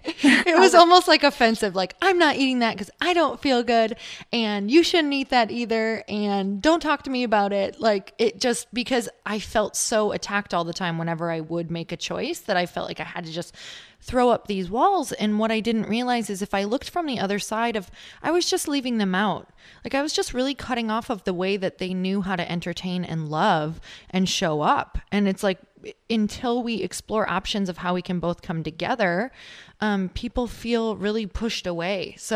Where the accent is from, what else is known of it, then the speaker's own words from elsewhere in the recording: Midwest, United States; now in California, United States; You know, I'm from the Midwest, so I live in California now